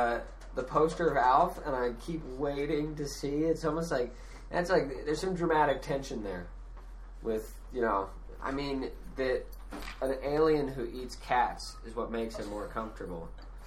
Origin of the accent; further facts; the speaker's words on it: Longmont, Colorado, United States; My hometown.